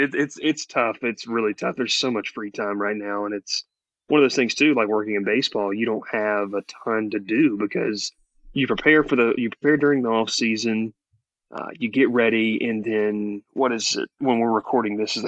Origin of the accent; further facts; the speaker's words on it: Columbus, Georgia, United States; I mean, one guy that's from my hometown of Columbus, Georgia, played at Auburn, Frank Thomas, he was a Baron for a year.